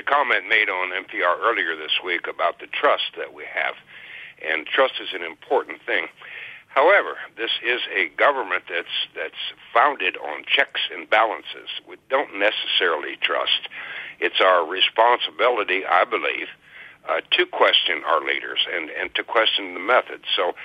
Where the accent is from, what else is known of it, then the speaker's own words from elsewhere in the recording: United States; And I am diehard American. I love this country.